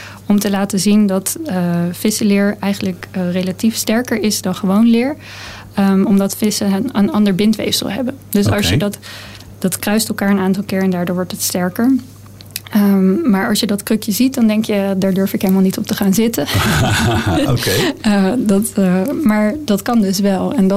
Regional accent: The Hague, South Holland, Netherlands; Ik ben opgegroeid in Den Haag, aan het strand.

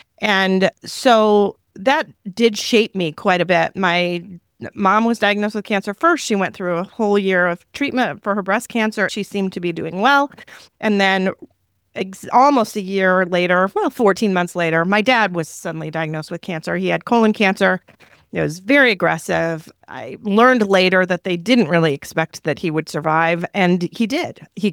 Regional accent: Iowa, United States; also born or lived in Michigan; No, I don't actually have those strong feelings because I'm from Iowa originally, but I've been living in Michigan with my husband since I started working as a physician here, so about 21 years ago. So I'm a transplant.

